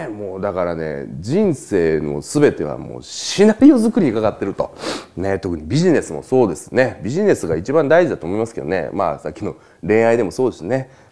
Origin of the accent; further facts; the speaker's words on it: Osaka, Japan; moved away; also born or lived in Sendai; 一回ね、大阪から仙台、東北の仙台に引っ越した時があって、で、大阪から来ましたって言った時に、